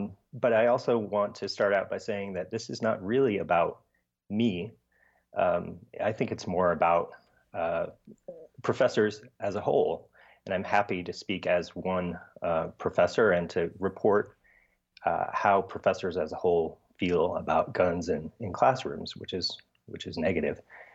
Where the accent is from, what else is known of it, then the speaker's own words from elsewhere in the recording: California, United States; I'm well-traveled. I grew up mostly in California.